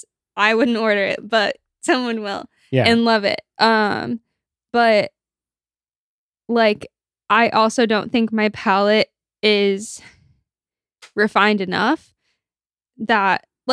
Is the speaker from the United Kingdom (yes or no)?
no; United States; because I'm an American